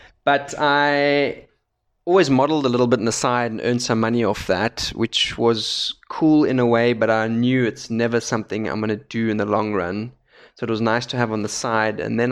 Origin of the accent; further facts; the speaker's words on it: Solingen, North Rhine-Westphalia, Germany; English is a second language; I was born and raised in Germany. Solingen is the town I call home, not too far from Düsseldorf and Cologne.